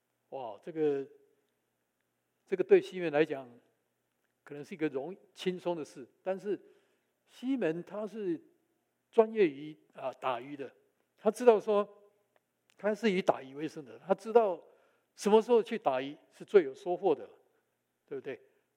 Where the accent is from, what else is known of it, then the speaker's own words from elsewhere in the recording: Taiwan; 因为我从台湾来的，看到有许许多多的庙